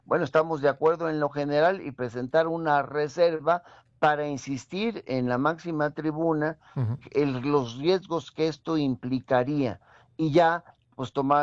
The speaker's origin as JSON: {"language": "Spanish", "country": "Mexico", "said": "estoy seguro que un servidor, como mexicano"}